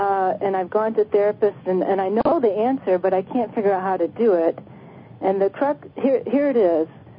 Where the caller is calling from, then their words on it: Detroit, Michigan, United States; Detroit area.